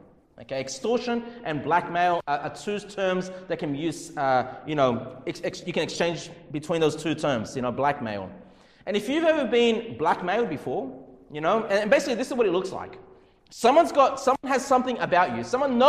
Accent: Canley Vale, New South Wales, Australia; I grew up, you know, not far from here. I grew up in Canley Vale, which is close to Cabramatta.

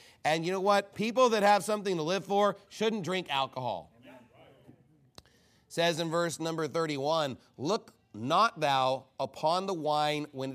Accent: Canyon, Texas, United States; You know, I grew up in Canyon, Texas area, Randall County. It was a dry county.

